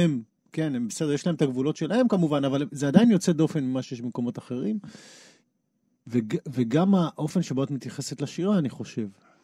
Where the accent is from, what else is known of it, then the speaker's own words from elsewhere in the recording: Haifa, Haifa District, Israel; אני חיפאית, זאת אומרת, זה נמצא שם בהרבה מובנים.